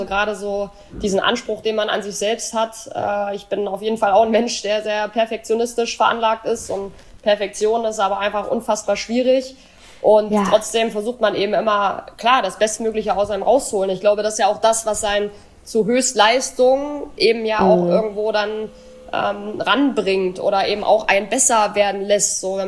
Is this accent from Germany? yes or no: yes; Dresden, Saxony, Germany; born there; Wahrscheinlich mein Alter, 32. Gebürtig aus Dresden.